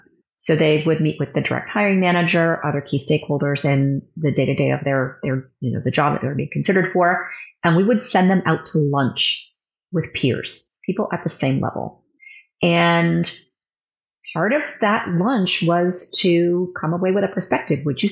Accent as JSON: {"language": "English", "country": "Canada", "said": "And, you know, me being a Canadian and doing this in Texas"}